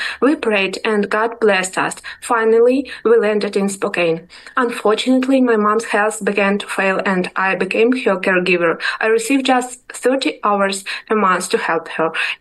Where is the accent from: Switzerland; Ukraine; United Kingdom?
Ukraine; now in United States; I'm from Ukraine. My family and I arrived in the United States in 2022.